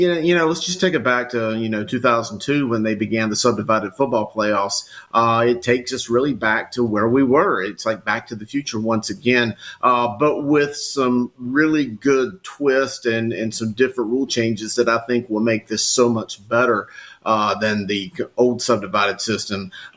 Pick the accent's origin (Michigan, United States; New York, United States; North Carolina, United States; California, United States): North Carolina, United States; Kannapolis; that I represent is Kannapolis. Here on straddling the border of Cabarrus and Rowan County, been my hometown, and you know, happy to be here amidst my people.